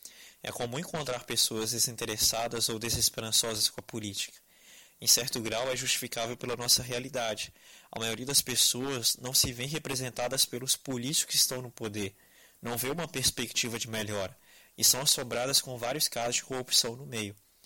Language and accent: Portuguese; Contagem, Minas Gerais, Brazil; tenho 20 anos e sou de Contagem.